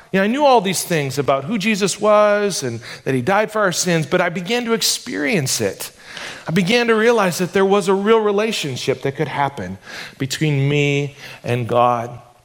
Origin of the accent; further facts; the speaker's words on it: Primghar, Iowa, United States; I grew up in Northwest Iowa, a little farm town called Primgar, Iowa. Grew up on a farm, and I grew up in a faith-based family.